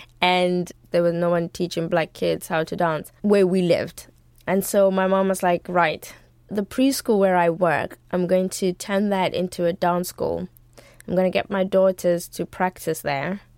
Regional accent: South Africa; Being that we grew up in South Africa

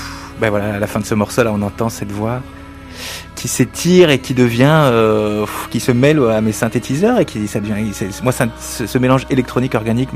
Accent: Paris, Île-de-France, France; now in Brittany, France; Après, c'est vrai que je me suis installé en Bretagne avec. C'est étrange, moi, je suis un vrai Parisien. Je suis né à Paris, j'ai grandi à Paris. Bon, j'ai des origines bretonnes.

